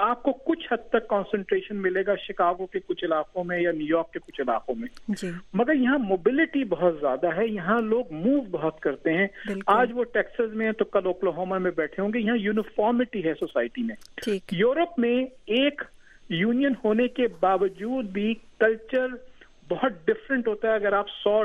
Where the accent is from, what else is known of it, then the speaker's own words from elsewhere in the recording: Karachi, Sindh, Pakistan; born there; مثلاً کراچی جہاں میں پیدا ہوا, اس کی آپ حالت دیکھ لیں.